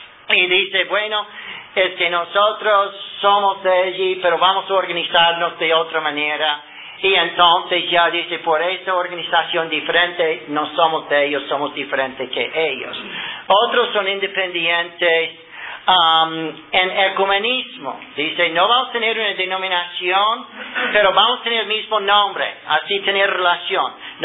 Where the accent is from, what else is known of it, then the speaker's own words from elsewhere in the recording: Ohio, United States; Spanish is a second language; En la iglesia donde yo crecí en Ohio